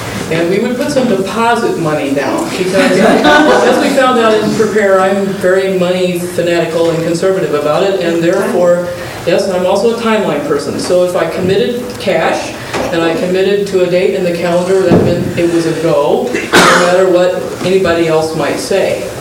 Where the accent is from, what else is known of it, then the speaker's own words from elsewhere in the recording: Texas, United States; now in Minnesota, United States; Yes, I am from Texas, and a transplant to Minnesota.